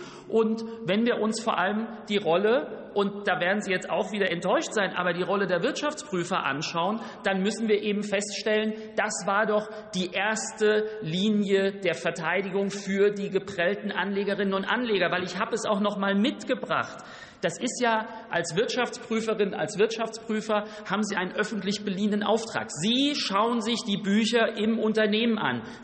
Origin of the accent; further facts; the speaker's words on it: Hesse, Germany; ich komme aus Hessen.